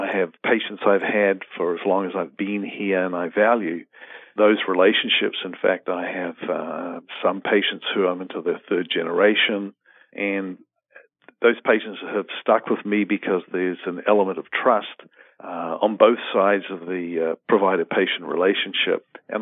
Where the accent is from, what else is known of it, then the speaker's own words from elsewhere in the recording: New Zealand; moved away as an adult; now in United States; I'm originally from New Zealand, and I came to the United States as a graduate student.